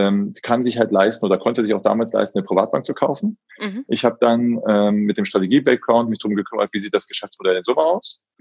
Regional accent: Solingen, North Rhine-Westphalia, Germany; now in Frankfurt, Germany; Ich komme ganz gebürtig aus Solingen, also die Messerstadt. Und bin da auch aufgewachsen. Habe dann relativ früh berufsbedingt den Wechsel nach Frankfurt gemacht. Und aber ganz ursprünglich mal Solingen.

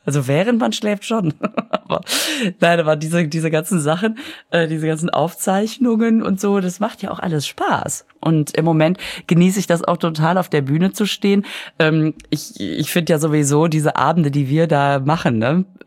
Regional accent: Düsseldorf, North Rhine-Westphalia, Germany; born or raised there

